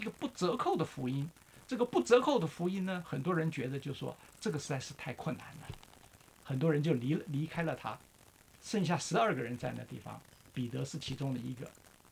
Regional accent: Taiwan; 那是我在小时候在台湾，在台湾那个时候大部分的人都是非常的贫穷，因为都是公务员或是军人或是农民，也没有任何的商业。

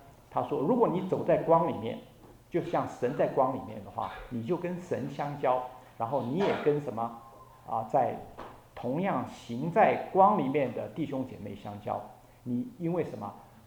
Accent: Taiwan; 我在台湾长大的时候，当时50年的时候呢，我们常常屋子旁边都是一些稻田

